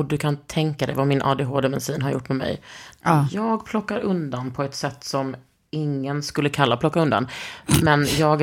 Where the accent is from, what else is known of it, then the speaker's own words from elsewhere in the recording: Skåne, Sweden; Jag är från Skåne, inte Norge.